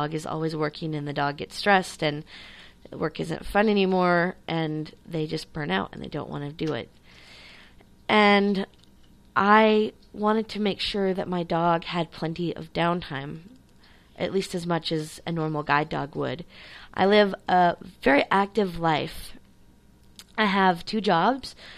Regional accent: New Orleans, Louisiana, United States; now in Memphis, United States; we are evacuees from Hurricane Katrina and are going back home to New Orleans in about a week and a half.

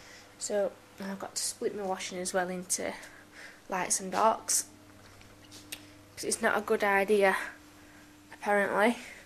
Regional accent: Sheffield, Yorkshire and the Humber, United Kingdom; I come from Sheffield in England.

